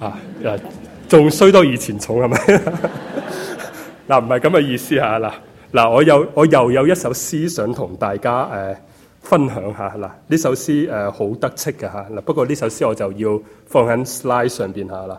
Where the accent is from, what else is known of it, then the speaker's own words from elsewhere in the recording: China; born there; 而且又要我出生在一个最普通不过的中国工薪家庭呢